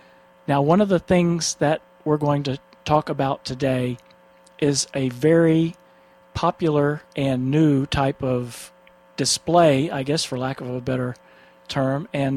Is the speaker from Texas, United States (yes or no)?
yes; Houston, Texas, United States; I'm a fifth-generation Texan, and although I haven't lived there in some time, I'm from Houston